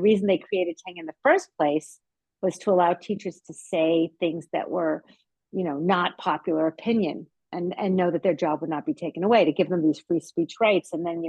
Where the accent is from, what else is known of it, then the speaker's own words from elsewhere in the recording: New York, United States; I'm also a New Yorker watching everyone move to Florida